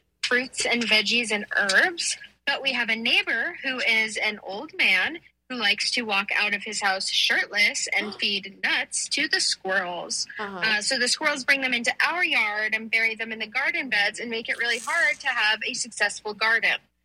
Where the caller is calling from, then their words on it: Colorado, United States; I'm calling in from Colorado with a garden problem.